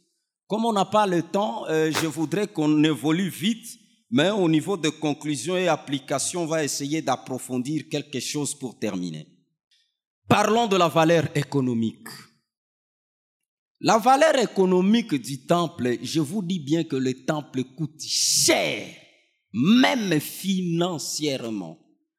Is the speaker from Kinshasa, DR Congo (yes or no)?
no; Bunia, Ituri, DR Congo; Comme je suis de Bounia, j'ai laissé 1 kilo d'or à Bounia